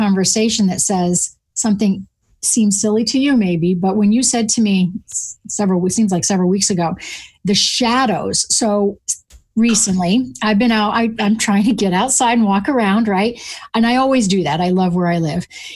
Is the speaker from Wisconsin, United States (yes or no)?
no; New Hampshire, United States; also born or lived in Colorado, United States / Germany; So I grew up in Northern New Hampshire, and I ended up in Colorado for 25 years after I had a stint in Germany.